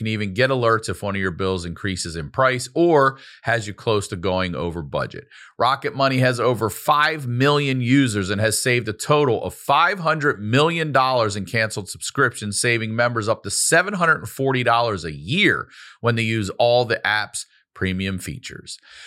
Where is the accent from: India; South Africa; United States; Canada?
United States; the South; accent: Southern drawl; Now, I get that I have a Southern draw a lot. People are like, where are you from? The South?